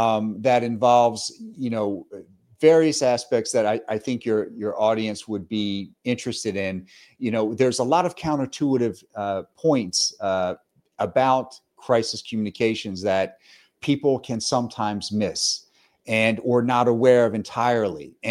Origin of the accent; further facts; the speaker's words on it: Delaware, United States; that was kind of the culture, you know, in rural, where I grew up in Delaware, where people would just come by to visit.